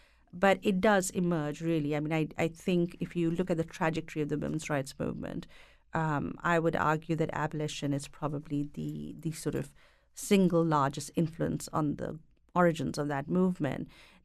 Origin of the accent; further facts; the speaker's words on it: India; as an Indian woman writing about American abolitionists